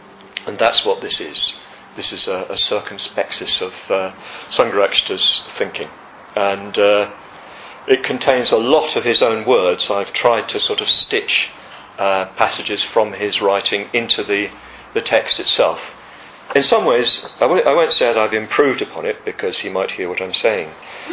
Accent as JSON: {"language": "English", "town": "Chatham", "region": "South East England", "country": "United Kingdom", "tie": "born there", "said": "There's a bit of a team from Kent here. I was born in Chatham more years ago than I care to remember."}